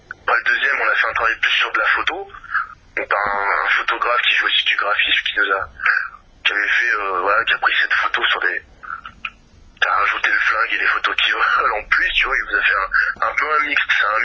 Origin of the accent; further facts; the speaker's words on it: France; je suis français